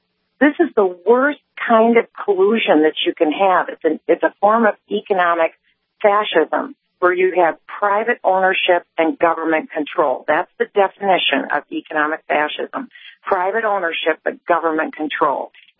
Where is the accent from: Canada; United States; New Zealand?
United States; Minnesota; And I really think, like in my home state of Minnesota, people need to say to Al Franken